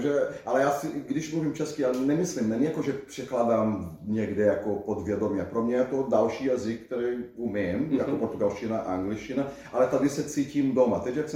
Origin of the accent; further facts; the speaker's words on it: Brazil; Czech is a second language; moved away as an adult; also born or lived in New York, United States / Florida, United States; now in Czech Republic; odjel jsem z Brazílie, když bylo mě 19, je mi 55 skoro. Takže drtivá většina svého života jsem stravil někde jinde. První 7 let to bylo v Americe, v New Yorku a na Floridě. A pak v roce už 97 jsem přijel do Česka.